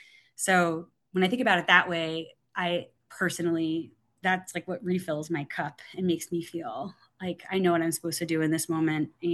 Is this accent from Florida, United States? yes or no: yes; Florida, United States; now in Burlington, United States; And growing up in South Florida, it's everything I understood was not right.